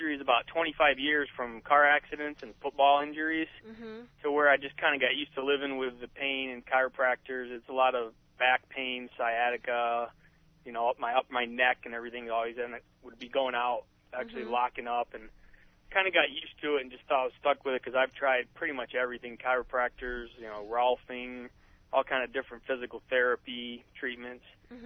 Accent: Huntington Beach, California, United States; Yeah, I'm from Huntington Beach.

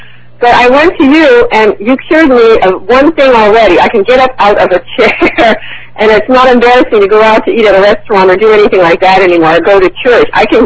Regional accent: Anaheim, California, United States; I'm from Anaheim.

